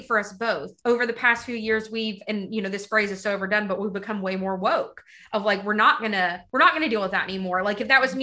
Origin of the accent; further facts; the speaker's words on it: the South, United States; as someone growing up in the South, as a white woman